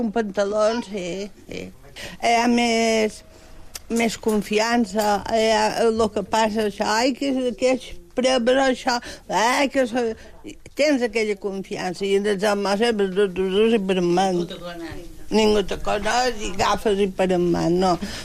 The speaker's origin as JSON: {"language": "Catalan", "town": "Santa Maria", "region": "Balearic Islands", "country": "Spain", "said": "Bueno, jo soc de Santa Maria, però el meu home era de Porto, i ja fa com més que són de Porto que de Santa Maria."}